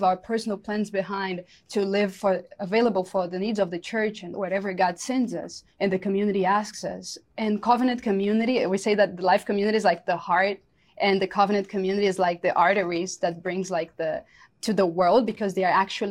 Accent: Fortaleza, Ceará, Brazil; And she was also a part of a prayer group in Fortaleza. That's my hometown in Brazil.

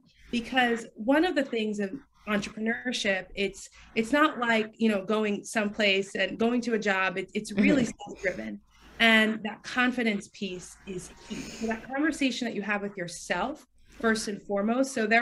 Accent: New York, United States; also born or lived in Montego Bay, Jamaica; So I was born in Montego Bay, Jamaica, brought to New York as a child, and I watched my parents become business owners

